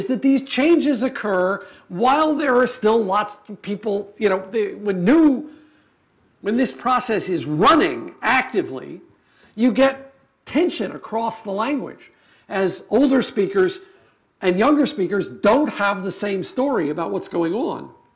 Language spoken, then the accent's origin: English; United States; born there; but the problem is I'm American by birth, and so the thing is made more complicated